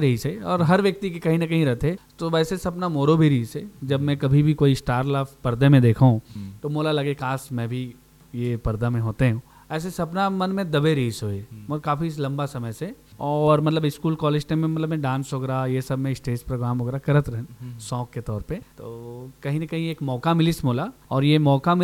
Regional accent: Basna, Chhattisgarh, India; मैं खुद गाँव से हूँ, बिलोंग करता हूँ बसना ब्लॉक है

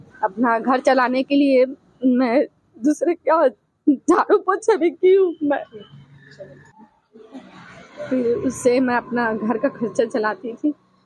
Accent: Sipat, Chhattisgarh, India; मैं सीपात बलौदा से हूँ। मेरा यहाँ आना दो साल हो गया यहाँ आके।

